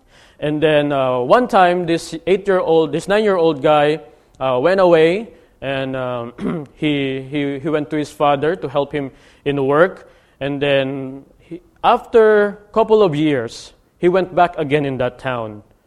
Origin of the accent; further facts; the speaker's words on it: Macabebe, Central Luzon, Philippines; English is a second language; My hometown and my Makabebe, Pampanga are just together.